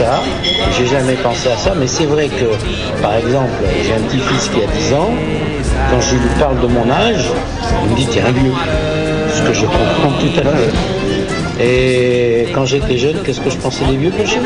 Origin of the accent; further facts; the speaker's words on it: Morocco; born there; J'ai des origines italiennes et siciliennes. Et je suis né au Maroc.